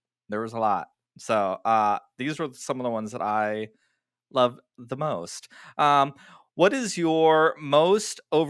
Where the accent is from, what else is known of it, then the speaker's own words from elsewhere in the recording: Mesa, Arizona, United States; I'm back in Arizona now, but I grew up in Mesa, which was a very at the time a very large Mormon population.